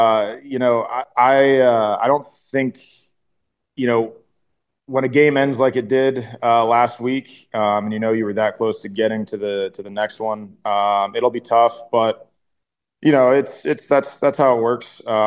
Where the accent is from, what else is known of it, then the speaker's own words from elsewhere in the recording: Belton, Texas, United States; my two favorites, in my hometown, right on I-35, Belton, Texas, is Miller's Barbecue.